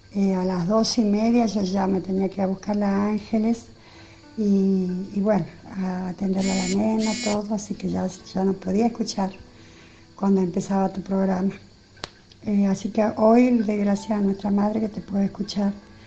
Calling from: Tucumán, Argentina; de Tucumán.

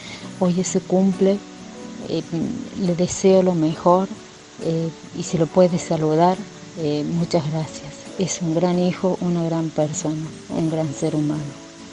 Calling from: Vialé Mace, Córdoba, Argentina; de Vialé Mace.

